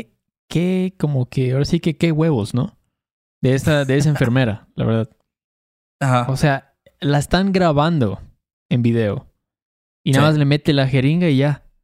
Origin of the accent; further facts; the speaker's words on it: Mexico City, Mexico; Somos chilangos.